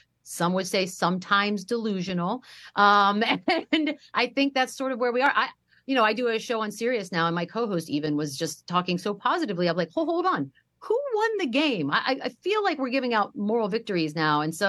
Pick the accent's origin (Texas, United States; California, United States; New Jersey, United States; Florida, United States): Texas, United States; even though I grew up in Texas.